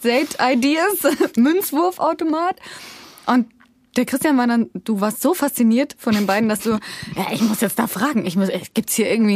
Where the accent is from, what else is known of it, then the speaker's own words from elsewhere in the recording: Bavaria, Germany; accent: Bavarian; Meistens passiert das ja unterbewusst, dass ich mal bayerisch rede.